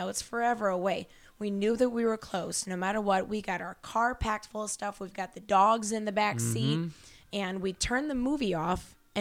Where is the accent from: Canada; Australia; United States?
United States; St. Louis, Missouri; born there; moved away; I was born here in St. Louis. All my extended family was here in St. Louis, but then we moved away.